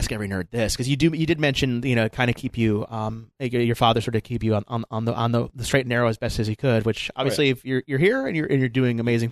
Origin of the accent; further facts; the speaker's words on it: Michigan, United States; I grew up in Michigan.